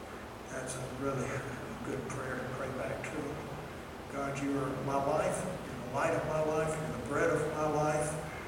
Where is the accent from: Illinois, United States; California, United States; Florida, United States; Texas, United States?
Florida, United States; Miami; When I was growing up in Miami, we had what they call cat burglars.